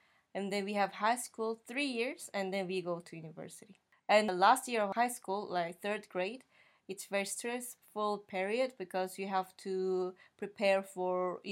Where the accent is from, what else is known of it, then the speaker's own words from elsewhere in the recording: South Korea; English is a second language; moved away as an adult; now in Germany; So, yeah, I'm from South Korea. And then I came to Germany to study master program Digital Media and Society.